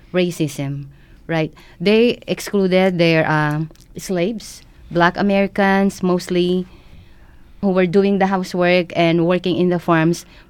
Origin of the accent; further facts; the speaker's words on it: Philippines; now in United States; That's how I came from the Philippines, right?